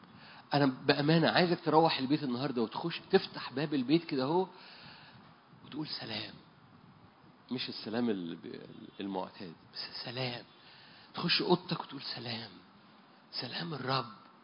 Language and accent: Arabic; Port Said, Port Said Governorate, Egypt; بالمناسبة بلدنا غالية، مش بلدنا بورسعيد بس، بلدنا مصر اللي فيها بورسعيد برضو